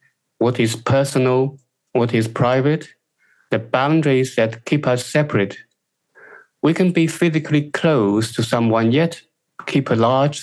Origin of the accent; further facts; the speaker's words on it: China; For me, growing up in China, for example, in my home, I didn't have what you might call personal space